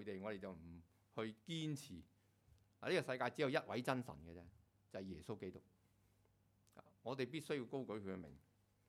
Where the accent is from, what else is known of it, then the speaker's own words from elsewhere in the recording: China; 咁唔好講到咁遠嗰啲人啦，啲外國人啊，講我哋中國人啦